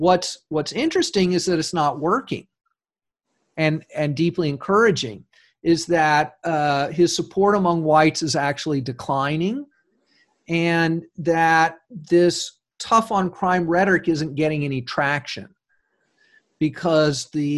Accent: Texas, United States; I grew up in Texas in the 70s when there was a great deal of two-way movement across the border

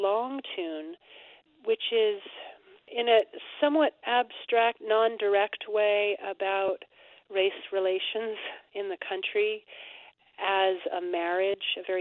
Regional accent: California, United States; So I got a little bit more exposure to that music than I think somebody would have growing up in Brooklyn or Berkeley or Denver or wherever, you know.

